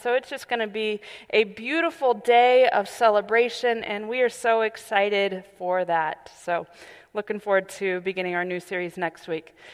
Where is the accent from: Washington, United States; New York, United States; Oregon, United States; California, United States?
California, United States; And I thought, thanks be to God, I'm a Californian.